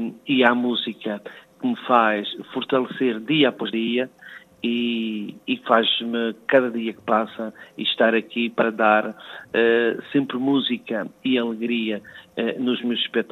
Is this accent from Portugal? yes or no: yes; Madeira, Portugal; quando regressei para a Ilha da Madeira, de onde eu sou natural